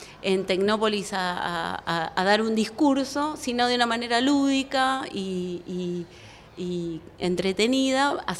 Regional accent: Argentina

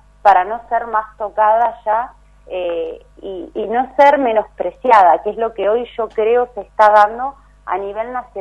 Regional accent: Ushuaia, Tierra del Fuego, Argentina; born there; Yo soy nacida en esta ciudad, en Ushuaia, en esta provincia

